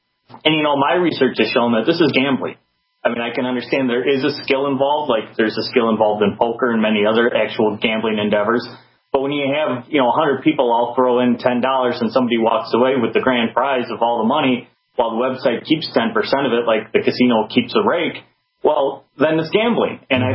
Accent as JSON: {"language": "English", "country": "United States", "said": "you know, as an American, that should be a really frightening situation."}